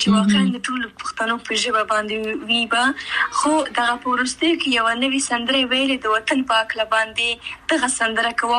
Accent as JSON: {"language": "Pashto", "country": "Afghanistan", "lives_now": "Pakistan"}